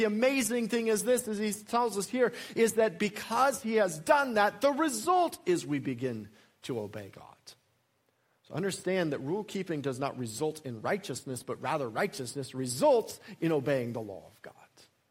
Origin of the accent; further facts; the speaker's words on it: Colorado, United States; Right now, as you guys know, I grew up in Colorado, and so I am a Denver sports fan.